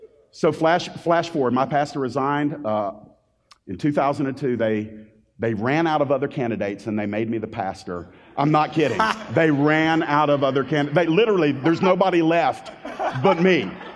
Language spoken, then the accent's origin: English; Atlanta, Georgia, United States; also born or lived in Miami; I was born in Miami in 1970. I've been raised in Metro Atlanta ever since I was 6 months old. So Floridian by birth, but really Georgia, just raised here in the Metro Atlanta area.